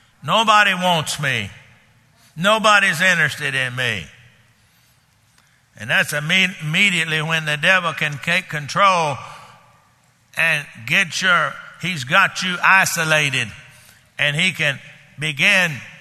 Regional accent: Texas, United States; I grew up in Texas, and they like to keep all the herd of cows together, because those wolves out there in West Texas

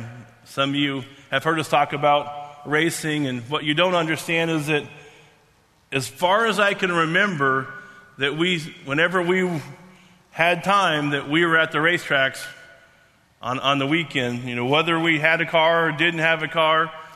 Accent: Dallas, Texas, United States; I'm a big Dallas Cowboy fan because we're from Dallas.

